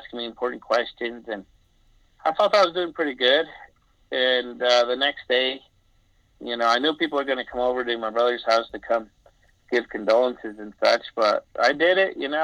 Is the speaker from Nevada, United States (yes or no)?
yes; Las Vegas, Nevada, United States; I thought, well, I'm from Vegas. You know, I'm from small town.